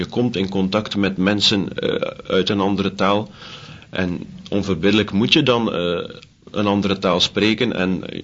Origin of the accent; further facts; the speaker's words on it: Flanders, Belgium; Als Vlamingen hebben wij het eigenlijk nog wel vrij goed.